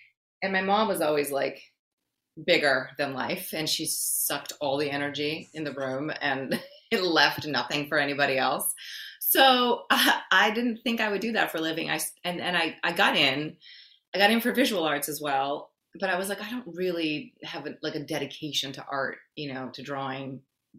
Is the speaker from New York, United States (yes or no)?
yes; New York City, New York, United States; It was really hard for me because I grew up in New York City.